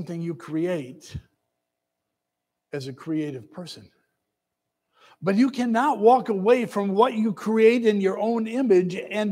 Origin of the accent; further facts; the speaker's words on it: Michigan, United States; I said, well, I'm from Michigan, I'm with such and such a unit, I'm a chaplain.